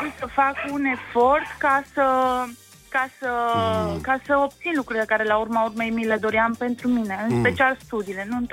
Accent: Sibiu, Sibiu County, Romania; also born or lived in Oltenia; Eu m-am născut și am crescut la Sibiu, am copilărit în Oltenia foarte mult, am rădăcini puternici atât de la Sibiu cât și din Oltenia.

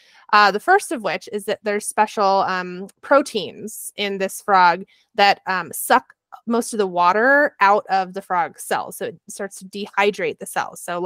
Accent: New England, United States; now in Colorado, United States; Amy and I grew up in New England before we moved to Colorado.

